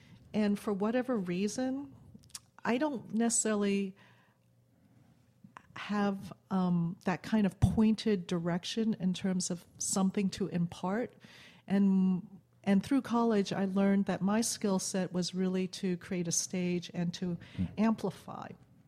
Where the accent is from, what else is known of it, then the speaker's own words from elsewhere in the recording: Winston-Salem, North Carolina, United States; Anyways, we grew up in Winston-Salem. I was in a high school, big high school.